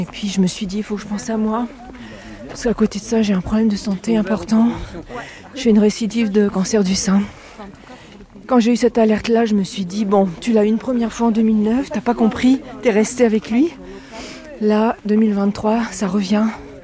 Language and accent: French; Hauts-de-France, France; j'ai 58 ans. J'ai fait 950 km pour venir vous voir. Donc, je suis du Nord.